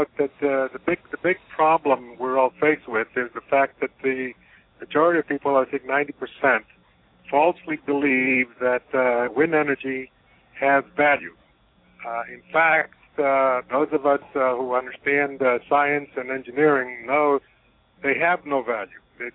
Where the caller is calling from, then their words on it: Cataumet, Massachusetts, United States; Cassett, Massachusetts.